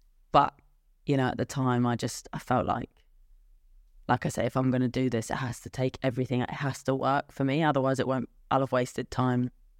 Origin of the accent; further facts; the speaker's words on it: England, United Kingdom; well, I'm typically English.